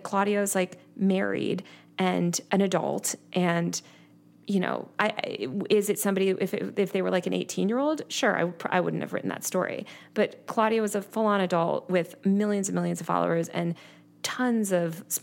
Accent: New York City, New York, United States; and I'm from New York City originally

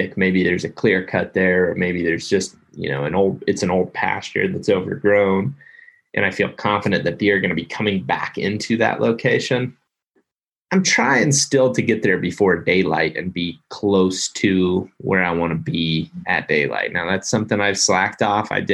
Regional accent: Ohio, United States; also born or lived in Iowa; I was a resident there for 5 years, and then I grew up in Ohio. So I've got like a lot of ties to Iowa and Ohio.

